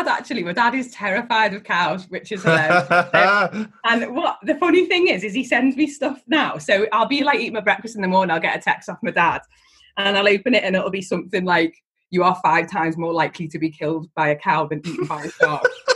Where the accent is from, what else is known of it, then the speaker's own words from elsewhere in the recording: Liverpool, North West England, United Kingdom; So I was born in Liverpool in Croxteth actually.